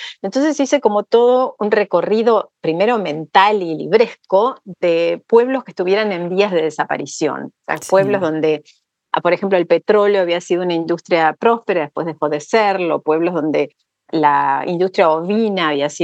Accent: Chubut, Argentina; born there; son pueblos que no están en Chubut, que es la provincia donde yo nací

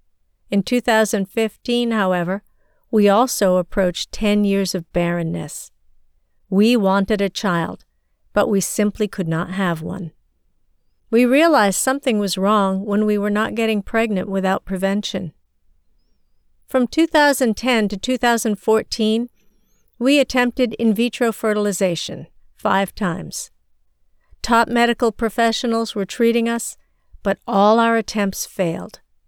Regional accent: China; now in United States; I am Chinese and was born and raised in China to a family that worshiped Buddha and other gods.

